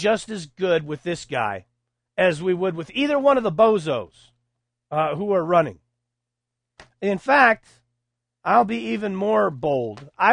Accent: Texas, United States; I grew up in Texas briefly, from the age of 9 until the age of 18, so that I think that qualifies me to call myself a Texan, even though I wasn't born there.

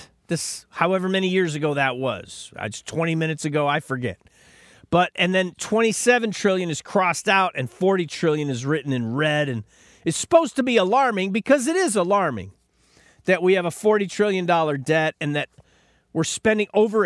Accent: United States; I grew up in America at the peak of probably the prosperity of any civilization in the world

